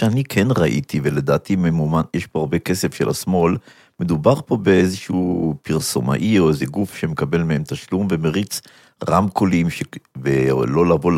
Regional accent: Jerusalem, Jerusalem District, Israel; אני טיפוס ירושלמי

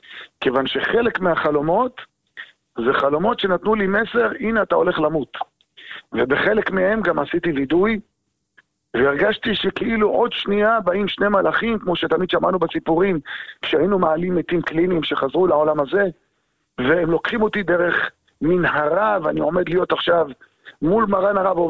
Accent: United States; now in Netanya, Israel; אני כשהגעתי לנתניה לפני 28 שנה, כשעליתי מארצות הברית

